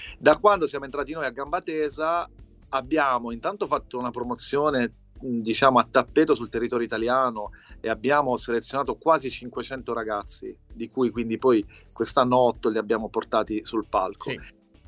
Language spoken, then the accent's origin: Italian; Foggia, Apulia, Italy; now in Milan, Italy; sono venuto a Milano e io sono un pugliese, sono di Foggia